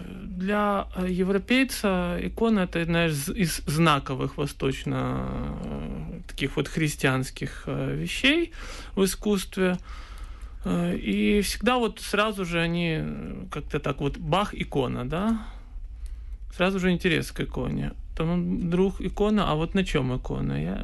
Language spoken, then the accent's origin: Russian; Kyiv, Ukraine; Я на самом-то деле, если брать, я вообще киевлянин